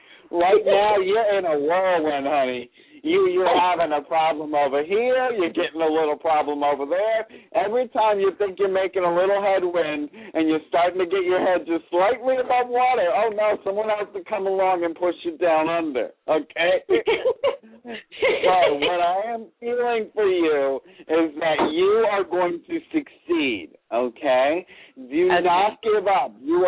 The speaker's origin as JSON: {"language": "English", "town": "Pompano Beach", "region": "Florida", "country": "United States", "lives_now": "Georgia, United States", "said": "Yeah, well, I'm in Georgia now, but I'm a native Floridian."}